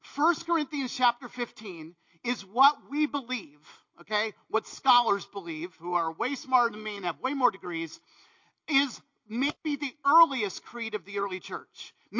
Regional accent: East Coast, United States; So some of you may or may not know, I am from the East Coast, and so that's exactly my story.

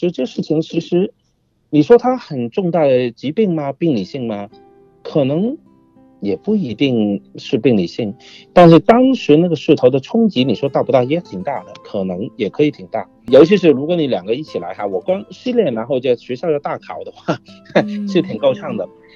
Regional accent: China; 我们中国人呢，自古就有这句借酒消愁哈

